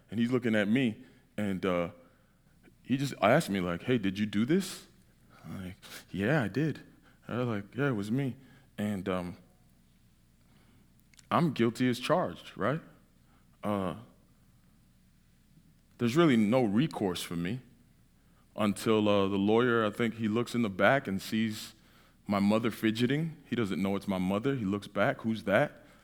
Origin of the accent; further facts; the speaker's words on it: New England, United States; How do you guys say it? Pittock? I'm from New England.